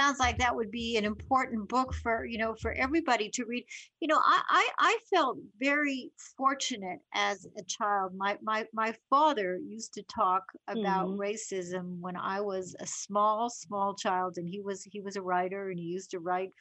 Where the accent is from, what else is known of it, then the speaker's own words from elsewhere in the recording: Winnipeg, Manitoba, Canada; also born or lived in Montreal, Canada / Toronto, Canada; growing up in Winnipeg, Colette, I never met mm-hmm. a Black child or a Black person. Until mm-hmm. I moved to Montreal